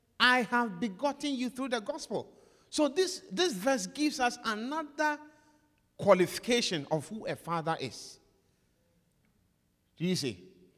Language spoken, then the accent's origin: English; Ghana; now in United States; I am an American. Yes. I took the oath and I turned my back on Ghana.